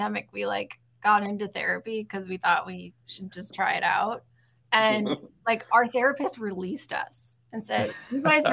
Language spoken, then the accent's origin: English; Midwest, United States; now in Los Angeles, United States; which is something I did in Chicago. I'm from the Midwest.